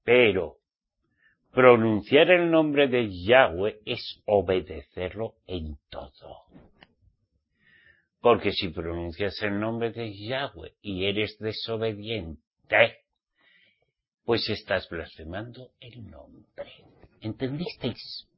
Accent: Spain; Como soy español

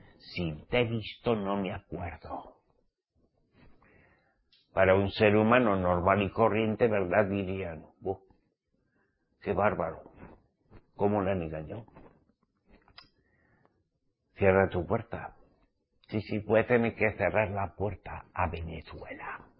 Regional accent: Spain; en mi tierra, en España

